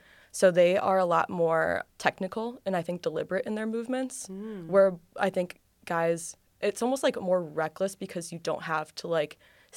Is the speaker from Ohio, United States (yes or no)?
yes; Sylvania, Ohio, United States; Yeah, so I grew up in Sylvania, Ohio. I actually went elementary through high school with Riley.